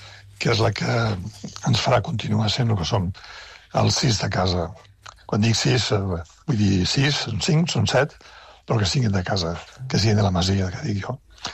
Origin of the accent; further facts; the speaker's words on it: Catalonia, Spain; el més sentimental, que és molt el que som els catalans, no?